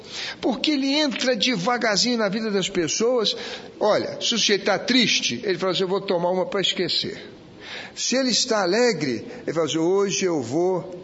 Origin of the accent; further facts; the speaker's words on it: Rio de Janeiro, Brazil; also born or lived in Irecê, Bahia; E eu não sou baiano, sou do Rio de Janeiro, me orgulho a representar o bravo estado do Rio de Janeiro, mas vivi no interior da Bahia, em Irecê, 2 anos.